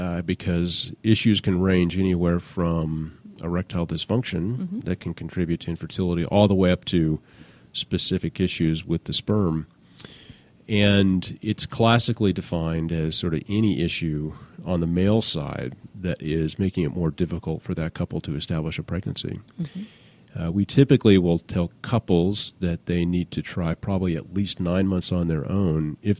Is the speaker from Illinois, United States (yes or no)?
no; Oregon, United States; I'd always wanted to go back to my home state of Oregon.